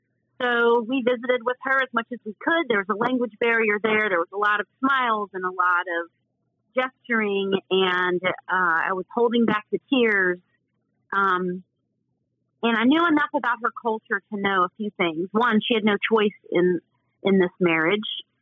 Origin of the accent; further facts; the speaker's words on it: the South, United States; heat I had never known, and I grew up in the South.